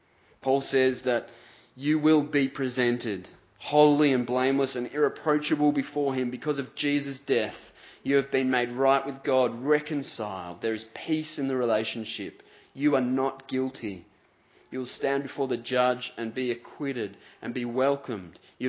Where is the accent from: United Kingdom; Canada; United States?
United Kingdom; England; I met a Scotsman who told me that I had to repent of being an Englishman and embrace my Scottish heritage.